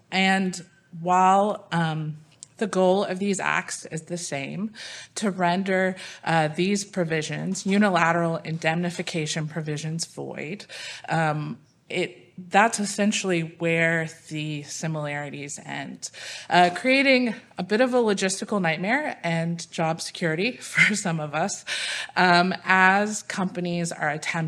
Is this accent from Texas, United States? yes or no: yes; Midland, Texas, United States; I'm from Midland, Texas, and I practice at Cotton Bledsoe.